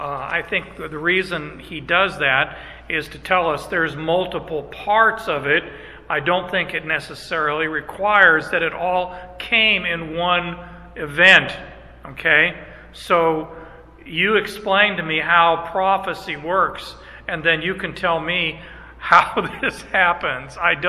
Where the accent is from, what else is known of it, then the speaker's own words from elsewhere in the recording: Arizona, United States; But then I grew up in Arizona, which had no water anywhere around except a couple hundred feet below the earth.